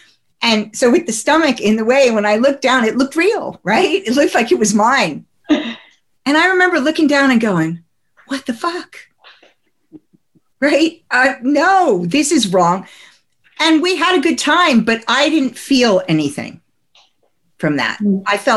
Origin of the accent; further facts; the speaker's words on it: New Jersey, United States; I come from New Jersey. I can shout, yo, get away with it.